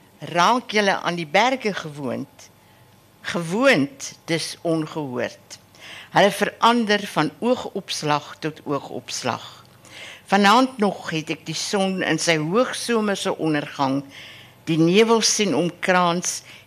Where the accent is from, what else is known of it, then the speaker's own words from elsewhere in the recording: Harrismith, Free State, South Africa; ek is nie hier gebore nie. En ek is in die Vrystaat gebore en ek het 'n sekere loyaliteit aan waar ek groot geword het. In Harrismith, in die Oos-Vrystaat.